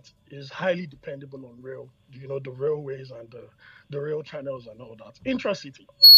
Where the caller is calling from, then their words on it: Canada; I'm calling from Canada.